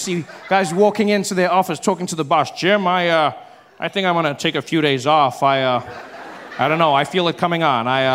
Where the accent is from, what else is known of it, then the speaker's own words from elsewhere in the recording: South Africa; I grew up in South Africa during a time known as apartheid.